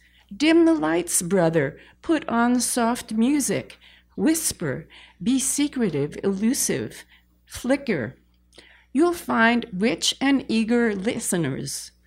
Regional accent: Manhattan, New York, United States; So I didn't grow up in the woods or near the woods or anything like that. I grew up in Manhattan

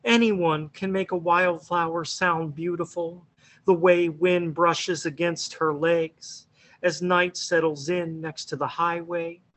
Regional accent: Greensburg, Pennsylvania, United States; I grew up in Greensburg

